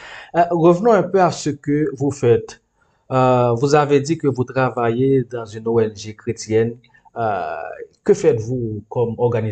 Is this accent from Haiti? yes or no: yes; Haiti; Comme vous savez, moi je viens d'Haïti